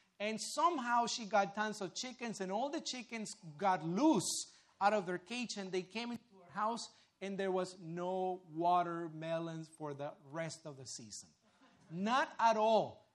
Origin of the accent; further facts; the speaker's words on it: Mexico; English is a second language; Growing up in Mexico, I come from a farming family, and you know, all year long, what you can do is you can farm anything and everything you want.